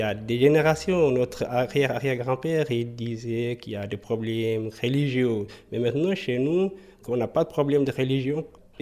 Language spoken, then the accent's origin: French; Eritrea; French is a second language; now in Peseux, Switzerland; je vis dans le canton de Neuchâtel. Je viens de l'Érythrée.